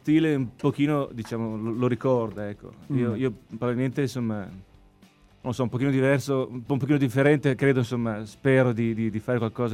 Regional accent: Milan, Lombardy, Italy; born there; A Milano, io sono nato a Milano, comunque ce ne sono parecchie

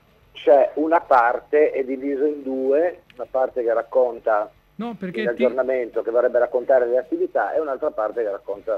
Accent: Genoa, Liguria, Italy

